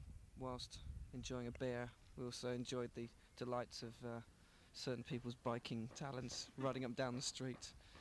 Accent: Manchester, North West England, United Kingdom; I'm 24 and I'm from Manchester.

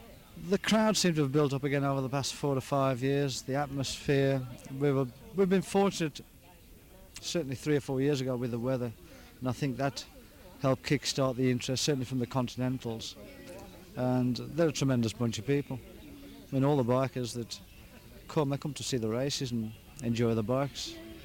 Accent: Braddan, Isle of Man; I come from Braddon, just outside Douglas.

